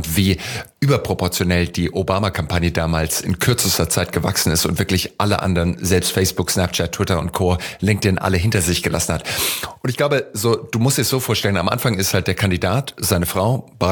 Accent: Heidelberg, Baden-Württemberg, Germany; Ich bin in Heidelberg aufgewachsen, wo die Amerikaner jahrzehntelang ihr Hauptquartier hatten. Insofern, ich bin mit einer unheimlich starken amerikanischen Truppenpräsenz in Heidelberg auch eben aufgewachsen

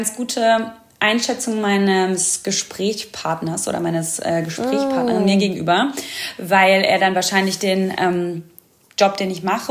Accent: Oberhausen, North Rhine-Westphalia, Germany; In NRW, in Gelsenkirchen habe ich das damals gemacht. Ich komme aus dem Ruhrgebiet, eigentlich aus Oberhausen

